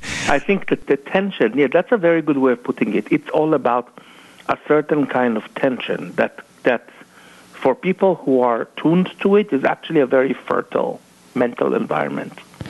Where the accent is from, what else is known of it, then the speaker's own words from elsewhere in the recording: Jerusalem, Jerusalem District, Israel; when growing up in Jerusalem